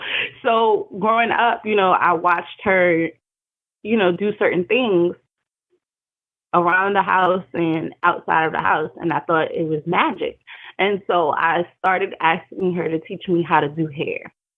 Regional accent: New York, United States; now in Richmond, United States; I am originally from New York, but I am based in Richmond, Virginia.

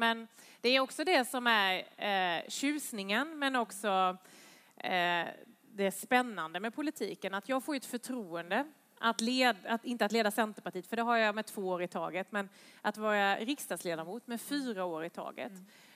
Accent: Värnamo, Jönköping County, Sweden; now in Nacka, Sweden; Som också är uppvuxen i Värnamo, precis som jag, fast i en annan by på landet utanför Värnamo.

